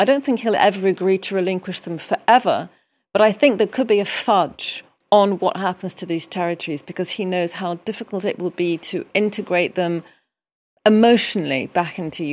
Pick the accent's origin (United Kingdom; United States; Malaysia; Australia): United Kingdom; I speak English. I'm definitely British